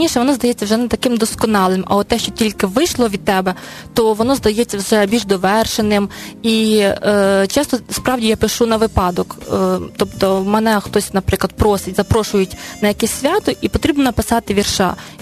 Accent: Vinnytsia Oblast, Ukraine; я виросла в селі у Вінницькій області

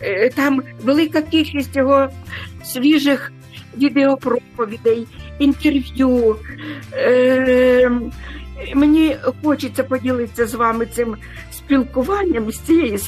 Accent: Sumy, Sumy Oblast, Ukraine; moved away; він захищає наше рідне місто Суми. То я душею і своїми молитвами, я там, на Україні.

